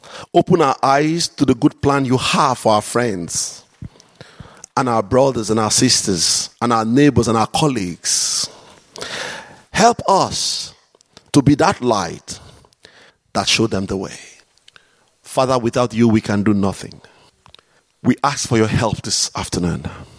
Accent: Nigeria; That's the problem with being a Nigerian. We got this short fuse.

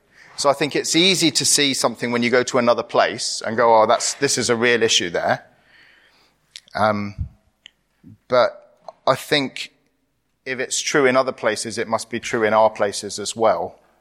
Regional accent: Cyprus; also born or lived in Middle East / United Kingdom; I grew up in Cyprus. I've lived in different bits of the Middle East. But I've also lived in the UK. My parents are British. So I'm a little bit insider-outsider.

